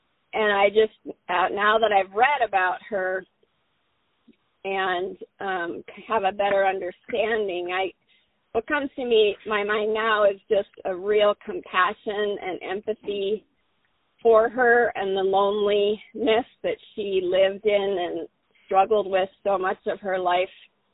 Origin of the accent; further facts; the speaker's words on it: Midwest, United States; because she lived on the East Coast and we were growing up in the Midwest.